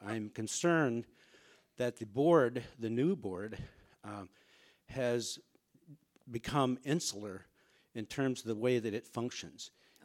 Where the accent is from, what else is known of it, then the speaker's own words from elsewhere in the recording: Springfield, Illinois, United States; I'm from Springfield, Illinois with the Abraham Lincoln Unitarian Universalist Congregation.